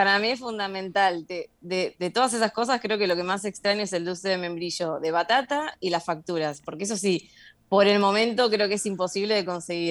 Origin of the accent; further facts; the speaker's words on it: Gonnet, Buenos Aires Province, Argentina; now in Malta; Exactamente, soy de Gonet. Mis padres aún viven allí. Y bueno, yo ya me vine a Malta hace 4 añitos.